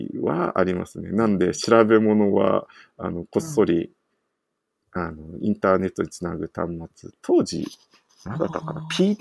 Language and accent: Japanese; Hokkaido, Japan; 僕、北海道出身だったから味噌が多かったんですけど。